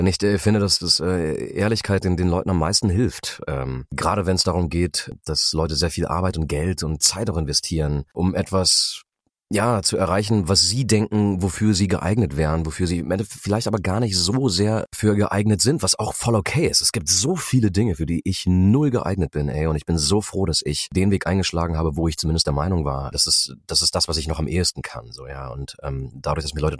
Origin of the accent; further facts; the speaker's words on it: Braunschweig, Lower Saxony, Germany; Nicht ursprünglich. Ich bin Braunschweiger, also ich bin Niedersachse, so ist ja auch nicht so weit weg.